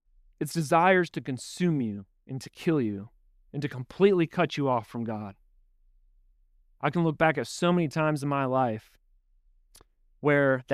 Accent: Midwest, United States; I'm from the Midwest. There's a lot of farmers up there.

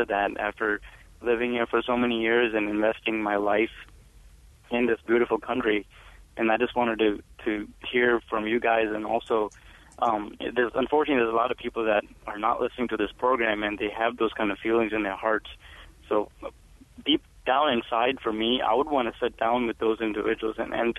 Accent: Pakistan; I'm Muslim, and I'm from Pakistan.

